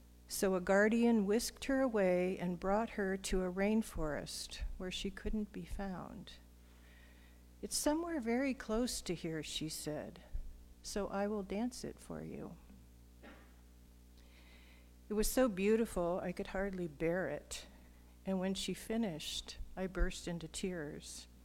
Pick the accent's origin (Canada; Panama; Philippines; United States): United States; Hawaii; Some of you know that I grew up in Hawaii